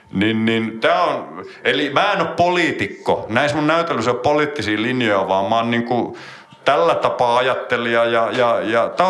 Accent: Turku, Southwest Finland, Finland; Ja vain 300 vuotta sitten Turussa, kotikaupungissani.

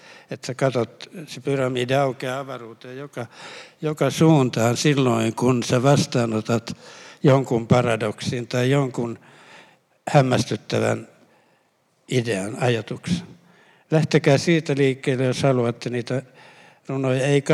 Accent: Lahti, Päijät-Häme, Finland; Mä olen kotoisin Lahden kaupungista ja siellä kirjallinen kulttuuri on hyvin vähäinen.

